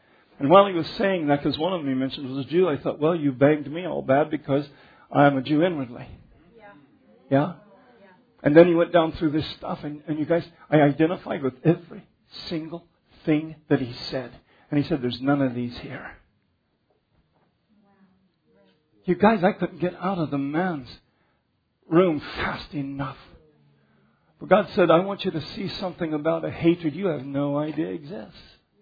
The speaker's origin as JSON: {"language": "English", "town": "Commerce City", "region": "Colorado", "country": "United States", "tie": "born or raised there", "said": "I grew up in Commerce City."}